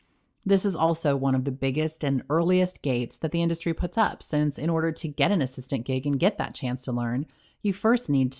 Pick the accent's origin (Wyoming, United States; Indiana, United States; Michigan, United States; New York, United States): Michigan, United States; Detroit; moved away as an adult; now in Los Angeles, United States; When I moved from Detroit to LA a long time ago, I worked as an assistant at Dick Clark Productions.